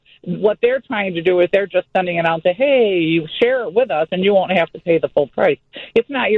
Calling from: Woodridge, Illinois, United States; I live in Woodridge.

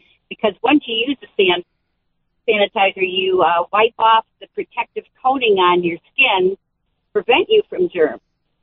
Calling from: Florida, United States; Hello. I'm calling from Florida, driving to the Orlando airport.

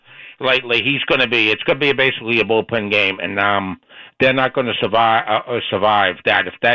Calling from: Boston, Massachusetts, United States; All right. I'm calling from Boston here.

